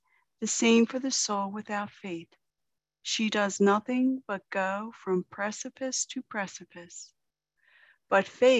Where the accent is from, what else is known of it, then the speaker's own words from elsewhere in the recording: Ireland; I'm Irish. I like to sing, even though I can't.